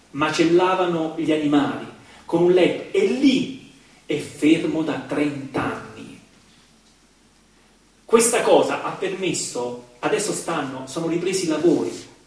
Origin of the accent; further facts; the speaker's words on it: Molise, Italy; Sono andato in Molise, nella mia terra, per dire che poi alla fine bisogna avere la schiena dritta.